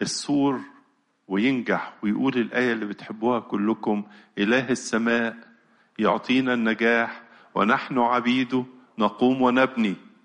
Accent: Egypt; زي باب الحديد عندنا في مصر هنا وباب زويلة

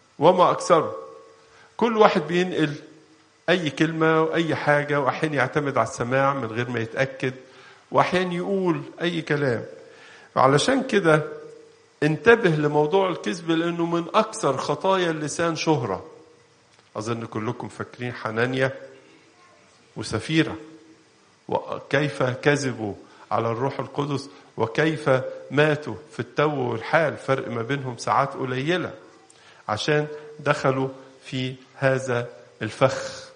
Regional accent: Egypt; يمكن من التحديات اللي موجودة عندنا في مصر النهاردة الإشاعات الكتيرة اللي بتطلع

